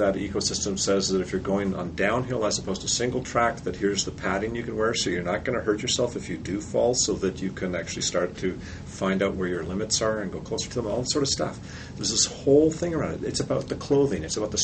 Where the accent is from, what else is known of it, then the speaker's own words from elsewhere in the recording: Canada; Since I'm Canadian, it had the, we call it the hockey puck mouse